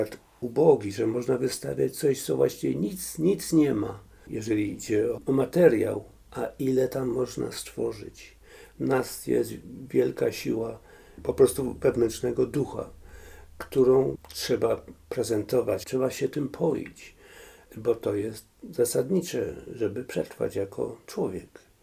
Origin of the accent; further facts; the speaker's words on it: Kraków, Lesser Poland, Poland; No, wychowałem się w Krakowie